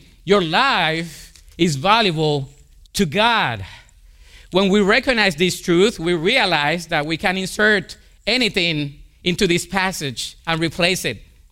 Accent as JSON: {"language": "English", "country": "Colombia", "accent": "Colombian", "second_language": "English", "said": "Let me repeat it again, in case you didn't get my Colombian accent."}